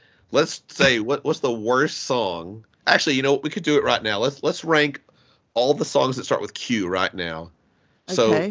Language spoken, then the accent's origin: English; United States; Oh, well, I'm an American.